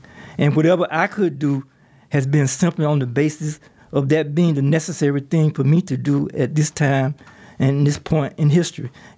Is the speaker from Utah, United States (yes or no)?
no; Georgia, United States; born there; I was born in Georgia. And I was born during the time of segregation, you know, the racist South, we used to call it.